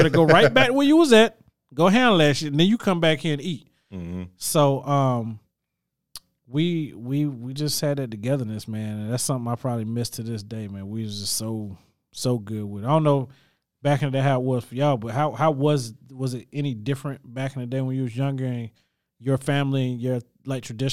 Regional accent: South Carolina, United States; I'm from South Carolina, from the country, and we would go. We'll visit grandma

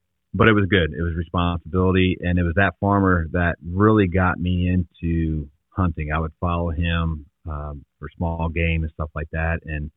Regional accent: New Jersey, United States; I went to school down in North Carolina, Catawba College, and everybody thought because I was from New Jersey, it was all asphalt.

